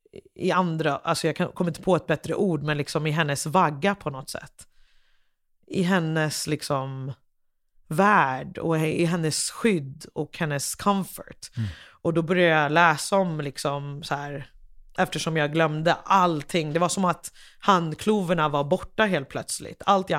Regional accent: Liberia; now in Sweden; Jag kommer från Liberia.

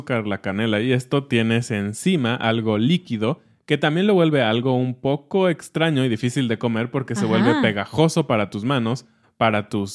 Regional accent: Mexico; ¿a quién no le tocó como niño mexicano hacer buñuelos con sus papás?

